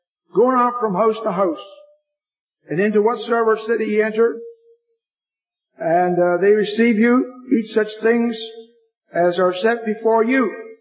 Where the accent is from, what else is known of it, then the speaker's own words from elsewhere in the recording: Portage la Prairie, Manitoba, Canada; I'm from Portage la Prairie, Manitoba. Friendly Manitoba.